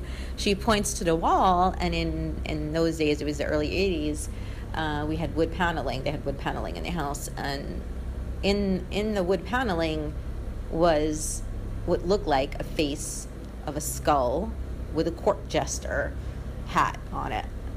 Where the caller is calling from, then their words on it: Brooklyn, New York, United States; I'm calling from Brooklyn.